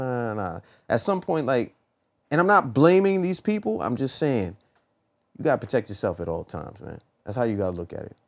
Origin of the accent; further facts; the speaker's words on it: Bronx, New York, United States; I feel like me and Jim are from the same hood. We're both from the Bronx.